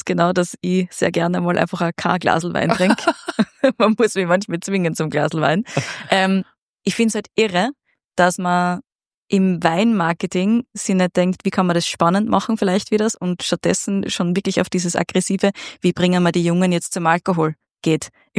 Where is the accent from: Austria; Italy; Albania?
Austria; Upper Austria; moved away as an adult; now in Vienna, Austria; wie ich nach Wien gezogen bin mit 18, 19 und ich komme aus Oberösterreich